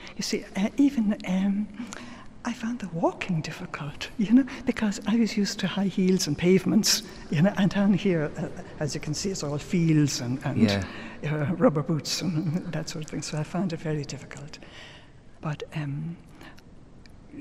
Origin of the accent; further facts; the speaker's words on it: Dublin, Leinster, Ireland; I'm a Dubliner.